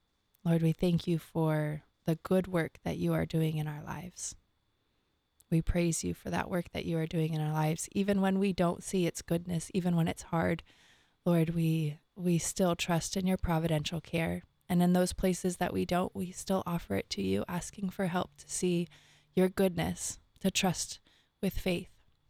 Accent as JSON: {"language": "English", "region": "California", "country": "United States", "tie": "born or raised there", "said": "I grew up in California, and so people from outside of California would always ask, well, aren't you afraid of earthquakes?"}